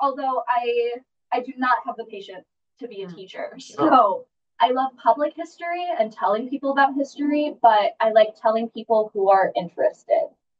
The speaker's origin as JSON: {"language": "English", "town": "Milwaukee", "region": "Wisconsin", "country": "United States", "said": "Yes, so I am from Milwaukee, Wisconsin. So I am a part, technically right now, I'm a part of the Headwaters delegation."}